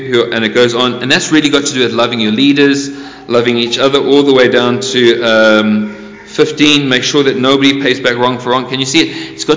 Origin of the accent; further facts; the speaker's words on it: South Africa; where I grew up in South Africa